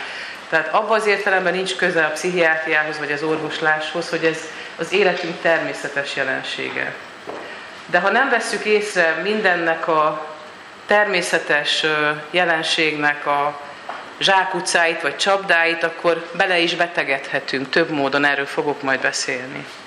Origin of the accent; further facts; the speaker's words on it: Szeged, Csongrád-Csanád, Hungary; Szegeden élek és dolgozok, itt is születtem. Azt szoktam mondani, hogy tőzsgyökeres szegedi vagyok, itt nőttem föl